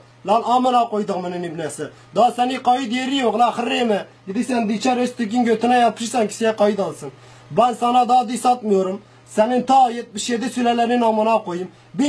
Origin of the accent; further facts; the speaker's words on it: Siverek, Şanlıurfa, Turkey; Artı ben Urfalı değilim moruk. Ben Siverekliyim. Zazayım.